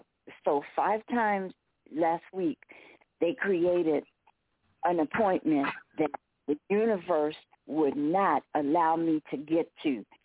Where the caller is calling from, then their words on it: Tucson, Arizona, United States; I'm calling from Tucson, Arizona.